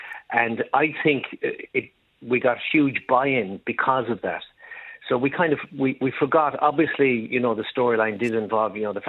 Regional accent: Wales, United Kingdom; And as a Welsh actor, if you look at the population of Wales compared to the population of England

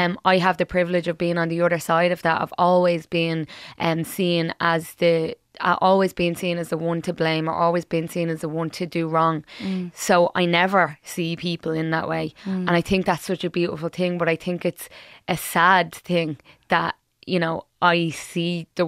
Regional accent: Dublin, Leinster, Ireland; I grew up in Sheriff Street. I still live there now. And I was born in the flats there and, you know, they were knocked down in 96.

